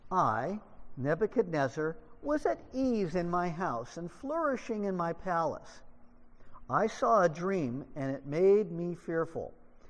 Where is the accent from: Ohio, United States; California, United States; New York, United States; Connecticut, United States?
California, United States; If it was like this back home, I'd have my tank top on. And I'm from California.